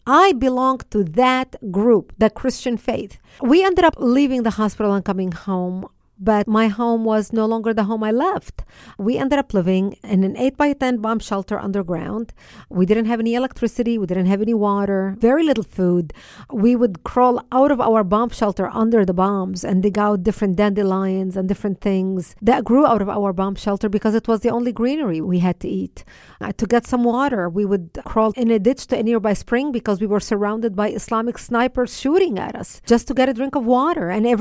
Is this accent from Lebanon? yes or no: yes; Lebanon; I was born and raised in Lebanon, which used to be the only majority Christian country in the Middle East. We were a Christian society based on Judeo-Christian values.